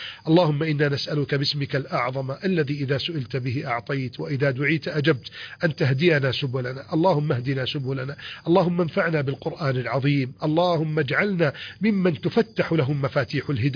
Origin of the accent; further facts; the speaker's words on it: Egypt; بلدنا مصر